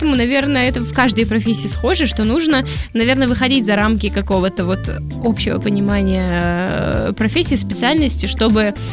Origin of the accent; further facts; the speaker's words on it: Severodvinsk, Arkhangelsk Oblast, Russia; я приехала из города Северодвинска, да, кстати, там был привет. Это мой родной город, под Архангельском, замечательный город на море.